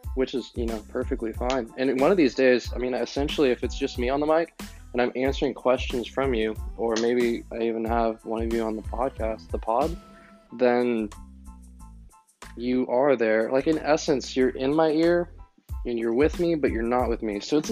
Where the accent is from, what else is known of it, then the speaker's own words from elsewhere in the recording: Carrollton, Texas, United States; I'm from the Dallas area. I'm not sure how specific I should be. Specific. Should I tell you everything? Or just little things? From the North Dallas suburbs, Carrollton. I went to Hebron High School.